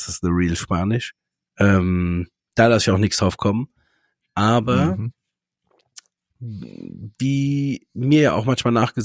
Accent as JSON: {"language": "German", "country": "Germany", "said": "Wir als Deutsche ja auch, ne? Wir können kein TH und sowas."}